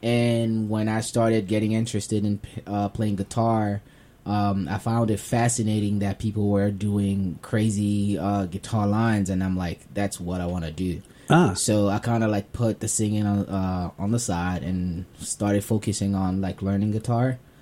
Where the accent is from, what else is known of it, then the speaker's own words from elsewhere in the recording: Kinshasa, DR Congo; now in United States; Yes, I am. I was born and raised in Kinshasa.